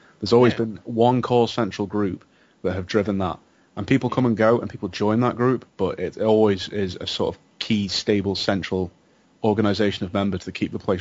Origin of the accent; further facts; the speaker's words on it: England, United Kingdom; I would prefer it if you identified me as English. Britain is four countries. I'm English. I come from one country.